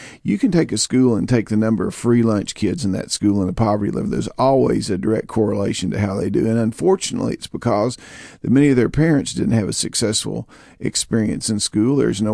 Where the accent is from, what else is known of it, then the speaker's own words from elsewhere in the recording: Appalachia, United States; Now, I come from Appalachia